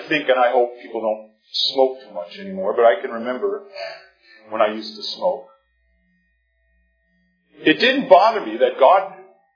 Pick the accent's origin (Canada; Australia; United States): Canada; We're young, we're Canadian